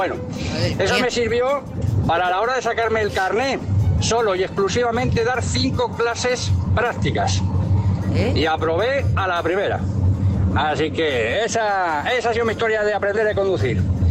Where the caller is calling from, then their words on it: Madrid, Community of Madrid, Spain; de Madrid.